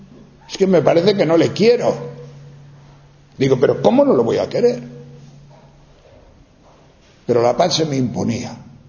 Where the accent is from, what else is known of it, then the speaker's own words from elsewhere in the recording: León, Castile and León, Spain; Era el párroco de mi pueblo cuando yo era pequeño, después de la guerra. Yo soy de León, de la montaña de León, y allí había muchos maquis huidos de Asturias.